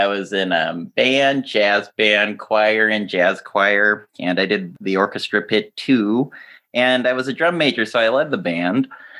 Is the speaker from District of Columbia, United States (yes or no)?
no; Washington, United States; I actually grew up in Snohomish County, so I am not local, but I feel like I blend into this local environment pretty well.